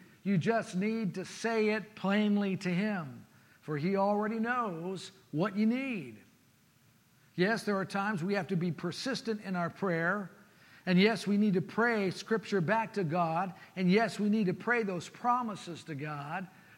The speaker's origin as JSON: {"language": "English", "town": "Jacksonville", "region": "Florida", "country": "United States", "tie": "born or raised there", "said": "I remember I was about 9 years old. I grew up in Jacksonville, Florida."}